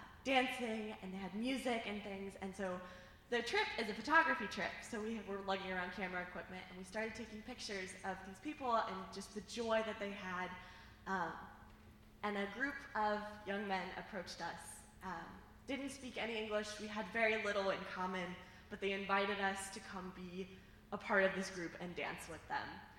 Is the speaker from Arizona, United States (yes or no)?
no; Ohio, United States; Okay, so I am from Ohio.